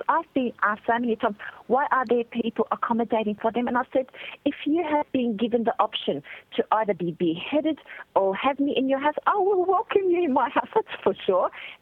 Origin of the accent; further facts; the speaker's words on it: Australia; The way I see it, as an Australian